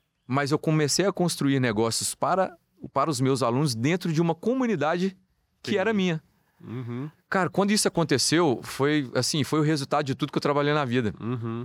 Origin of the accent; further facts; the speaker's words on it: Belo Horizonte, Minas Gerais, Brazil; Eu vim de Belo Horizonte, nunca, né, não era uma condição financeira muito, uhum, boa. A minha família sempre foram... Sou filho de professora, meu pai, né, até antes de aposentar, uhum, motorista particular.